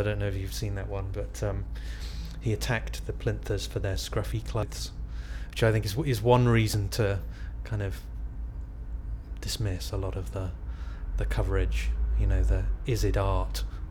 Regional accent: Exeter, South West England, United Kingdom; I'm from Exeter, and my date of birth is the 20th of September 1974.

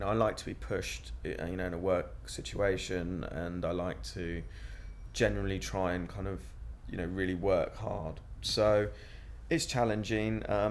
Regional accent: Newbury, South East England, United Kingdom; now in Balham, United Kingdom; I'm 25, and I live in Balham at the moment, but I grew up in Newbury.

